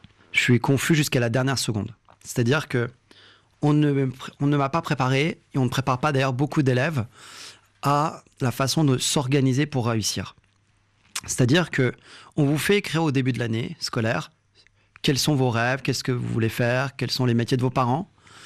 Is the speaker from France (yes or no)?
yes; France; French is a second language; lorsque j'ai grandi en France, j'ai appris la langue française, moi, grâce aux dessins animés, les Schtroumpfs, notamment.